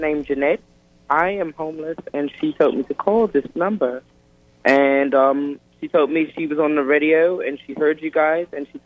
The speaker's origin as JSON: {"language": "English", "region": "London", "country": "United Kingdom", "moved": "yes", "lives_now": "United States", "said": "I'm a dual citizen, by the way. I'm from London, England. And I'm a dual citizen"}